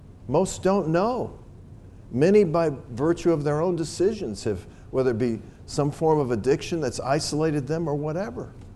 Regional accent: Virginia, United States; For example, I grew up in Virginia. My grandparents had a farm that has been in our family for well over 100 years.

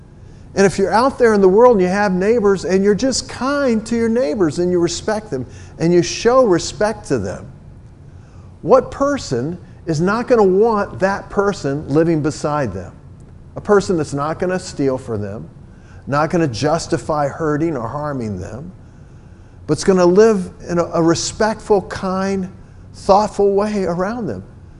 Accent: the South, United States; Believe me, I was raised in the South.

